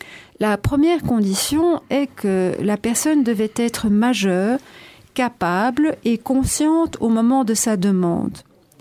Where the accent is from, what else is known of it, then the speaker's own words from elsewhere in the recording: Belgium; chez nous, en Belgique